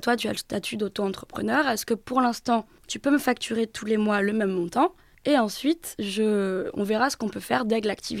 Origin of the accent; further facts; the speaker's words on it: Brittany, France; Notamment pouvoir rentrer des fois en week-end chez moi en Bretagne.